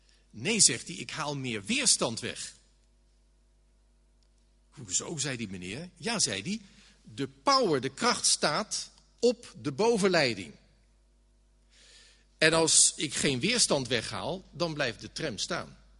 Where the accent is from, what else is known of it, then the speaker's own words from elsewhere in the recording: The Hague, South Holland, Netherlands; In Den Haag, waar ik vandaan kom, Scheveningen eigenlijk, Scheveningen Den Haag, kijk, daar was voor ons huis lijn 10, de tram die daar stopte.